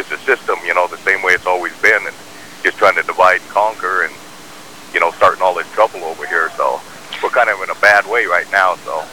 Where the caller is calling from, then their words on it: Salt Lake City, Utah, United States; I'm in Salt Lake right now.